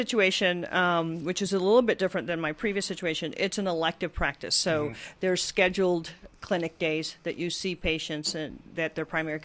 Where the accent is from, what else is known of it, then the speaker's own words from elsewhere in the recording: Fremont, California, United States; also born or lived in Pennsylvania; I grew up in Fremont, and then I did all of my medical training in Pennsylvania.